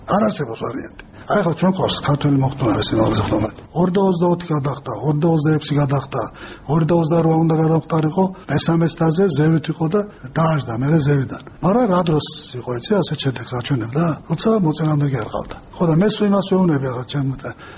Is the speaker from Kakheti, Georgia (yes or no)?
no; Tbilisi, Georgia; დიდუბეში დავიბადე გავიზარდე. სადაც მე ვცხოვრობდი, ძალიან ახლოს იყო დიდუბის ეკლესია, თამარმეფის ეკლესია სულძახიან.